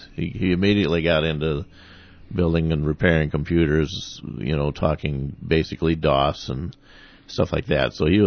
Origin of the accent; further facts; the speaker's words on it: Faribault, Minnesota, United States; also born or lived in North Little Rock; I was born in North Little Rock. My folks were in the Air Force. Do not remember a lot of it, you know, bits and pieces. And then when they moved up back to Minnesota, both my folks were from Otana.